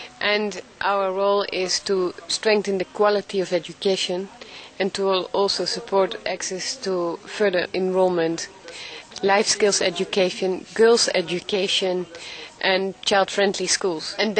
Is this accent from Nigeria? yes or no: no; Netherlands; English is a second language; now in Malawi; I'm from Holland. I have been in Malawi for almost 5 years now.